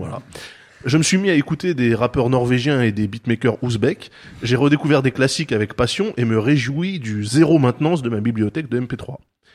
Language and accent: French; United States; parce que je suis un américain.